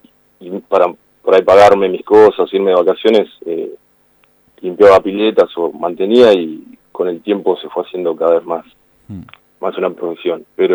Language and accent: Spanish; Gonnet, Buenos Aires Province, Argentina; somos de Gonet